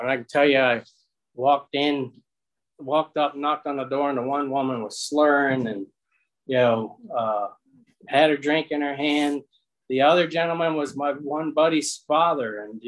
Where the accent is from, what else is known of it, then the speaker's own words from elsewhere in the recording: Virginia, United States; now in Culpeper, United States; I grew up in Northern Virginia. I guess I'd been here about 8 years when I, 8 to 10 years when